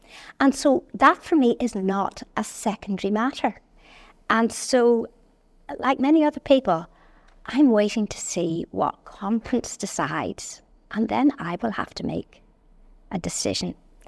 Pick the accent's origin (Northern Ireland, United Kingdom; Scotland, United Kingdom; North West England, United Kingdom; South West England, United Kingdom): Northern Ireland, United Kingdom; accent: Northern; And there I was, going into a room with a green carpet, with my Northern accent and my Protestant faith.